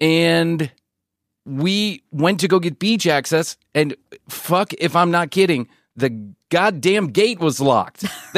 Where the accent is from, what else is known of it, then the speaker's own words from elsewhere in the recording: Chicago, Illinois, United States; And listen, as much as I am an Irish boy from Chicago and always will be, I can play with the rednecks.